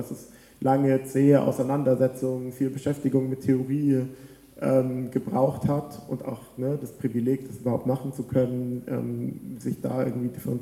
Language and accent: German; Bavaria, Germany; Ich bin in Bayern auf dem Dorf aufgewachsen, wo es einfach einen wahnsinnig großen Anpassungsdruck gibt, wenn man so einer der wenigen überhaupt wahrnehmbaren Ausländer ist in den 90ern